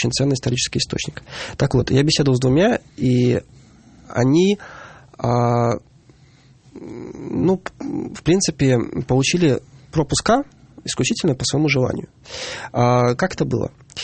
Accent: Veliky Novgorod, Novgorod Oblast, Russia; на примере моего родного города Новгорода.

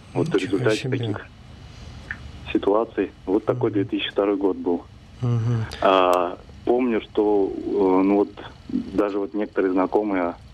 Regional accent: Kazan, Tatarstan, Russia; я из Казани.

